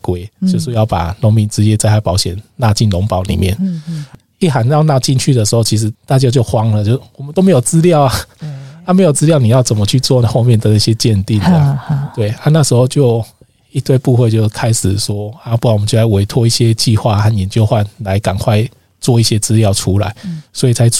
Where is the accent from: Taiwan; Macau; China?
Taiwan; Kaohsiung; 其实因为我老家在高雄，所以我们爷爷那一辈其实都还是务农的，然后种水稻种田这样